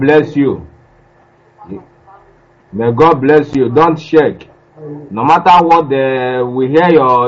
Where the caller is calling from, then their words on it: Senegal; I'm calling from Senegal.